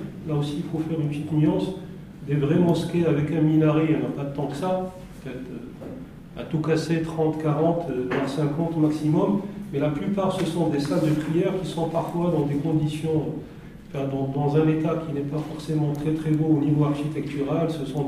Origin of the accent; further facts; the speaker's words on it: Morocco; moi-même je suis originaire du Maroc